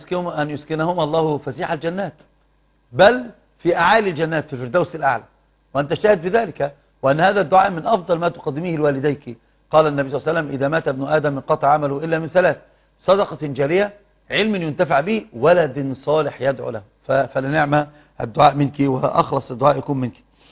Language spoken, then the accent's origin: Arabic; Alexandria, Alexandria Governorate, Egypt; انا من الاسكندرية لكن اصلي صعيدي من سوهاج واتشرف بذلك.